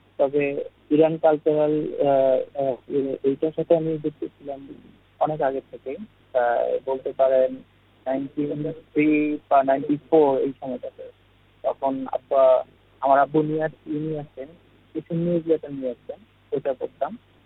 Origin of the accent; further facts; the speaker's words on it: Mymensingh, Mymensingh Division, Bangladesh; আমি একটা প্রাইভেট ফার্মে জব করি ঢাকা উত্তরায়, এটার অফিস। আর আমার হোম ডিস্ট্রিক্ট ময়মনসিংহ।